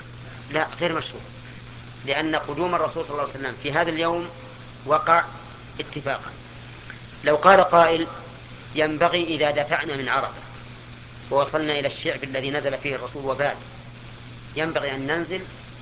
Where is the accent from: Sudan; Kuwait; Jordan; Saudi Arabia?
Saudi Arabia; Najd; ونحن من أهل نجد